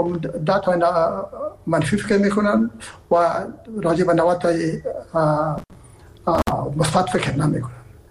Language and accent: Persian; Herat, Afghanistan; ما که هستم از هرات هستم و پدر و مادر بعد هرات هستن